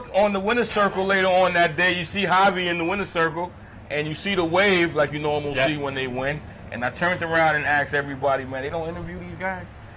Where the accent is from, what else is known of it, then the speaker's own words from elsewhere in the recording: Brooklyn, New York, United States; moved away as an adult; now in Saratoga, United States; You know, my background, I grew up in Brooklyn, New York. And I moved to Saratoga about 10 years ago.